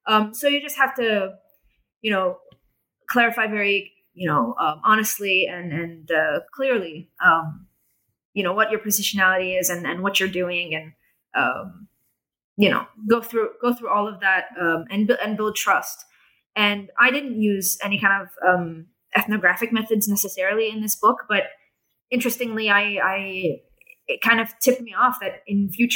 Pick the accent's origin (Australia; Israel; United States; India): Israel; Jerusalem, Jerusalem District; I'm from Jerusalem. I'm part of their society.